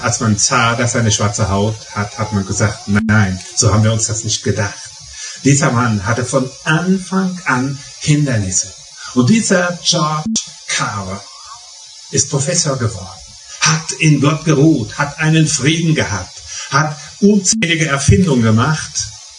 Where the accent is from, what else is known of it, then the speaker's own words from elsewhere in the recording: Rhineland-Palatinate, Germany; born there; ich bin halt als Pfälzer geboren